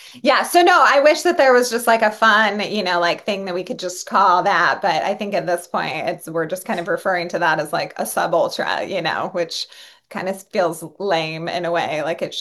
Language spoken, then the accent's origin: English; Oregon, United States; moved away; Well, and I think, you know, one of the funniest things when I came up from Oregon, I remember, like, and I ran pretty primarily like road races in Oregon.